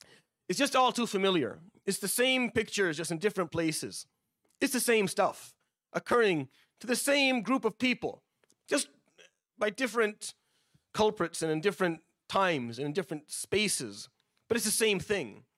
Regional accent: Syria; We've seen it in my home country, Syria.

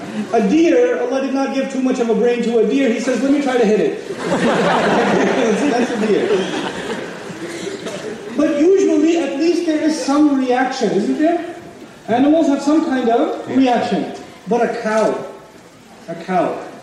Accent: Texas, United States; English is a second language; So I turned around and said, I'm from Texas.

